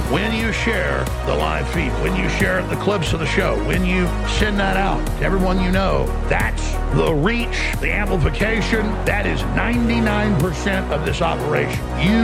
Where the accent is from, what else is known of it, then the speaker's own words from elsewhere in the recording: Dallas, Texas, United States; He owned dental offices in Dallas and in Mesquite when I grew up in Dallas.